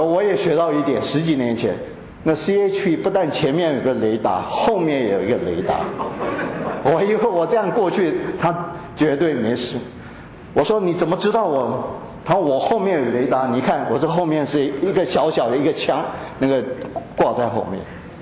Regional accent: China; 我们中国人我们就说，我们保险买越少越好

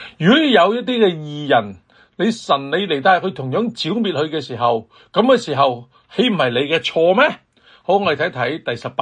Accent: Hong Kong; 我哋香港人啊或者中国人呢就唔知你有冇去过东南亚旅行啦

